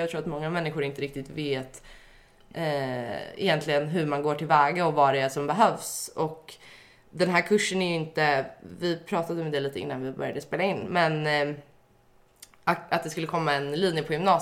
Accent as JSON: {"language": "Swedish", "town": "Stockholm", "region": "Stockholm County", "country": "Sweden", "tie": "born or raised there", "said": "Jag är uppvuxen i Stockholm."}